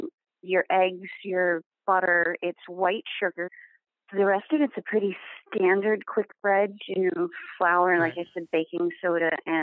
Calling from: Bedford, Massachusetts, United States; I am calling from Bedford, Massachusetts.

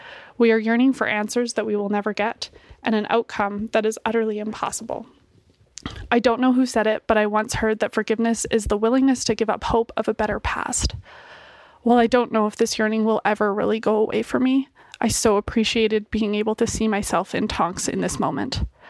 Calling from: Calgary, Alberta, Canada; I'm from Calgary, Alberta, Canada.

